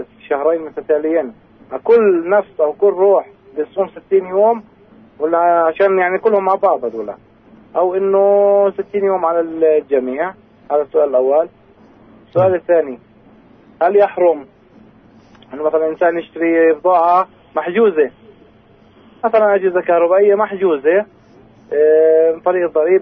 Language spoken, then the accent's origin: Arabic; Jerusalem, Palestine; من القدس.